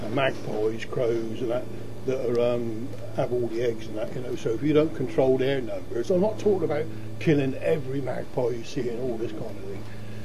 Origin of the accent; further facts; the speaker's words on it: Southampton, South East England, United Kingdom; born there; I was born in Southampton. You know, I lived in towns most of it.